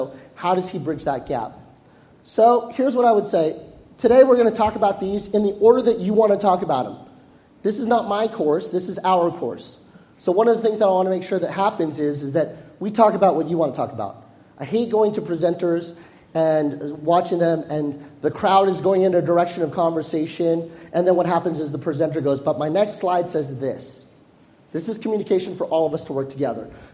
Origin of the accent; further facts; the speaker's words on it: Stockton, California, United States; now in Redondo Beach, United States; I'm from Stockton, California. Does anybody know where that is?